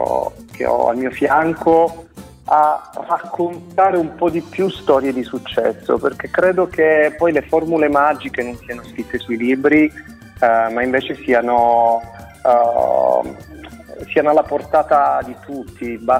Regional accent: South Italy, Italy; Quando ho deciso di iniziare questo mio percorso e ripartire dalla mia terra di origine

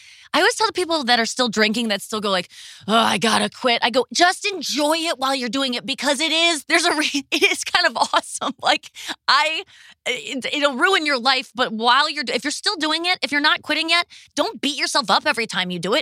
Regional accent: Ohio, United States; now in St. Louis, United States; I'm from Ohio too. But I moved to St. Louis from Ohio

